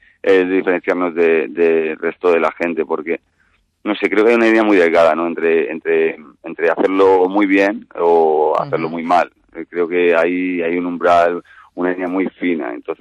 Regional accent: Valencian Community, Spain; Dicen que son de Villarreal, pero yo soy valenciano.

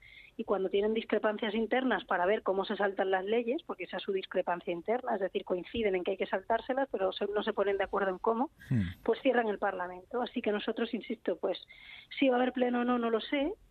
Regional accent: Jerez de la Frontera, Andalusia, Spain; born there; also born or lived in Catalonia; soy andaluza también, porque además de catalana soy andaluza, nacida en Jerez de la Frontera

